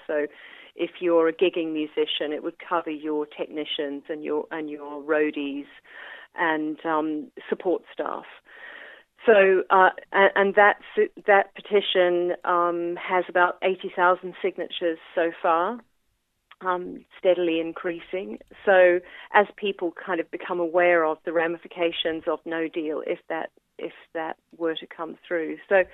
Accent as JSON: {"language": "English", "country": "New Zealand", "said": "I'm a New Zealander."}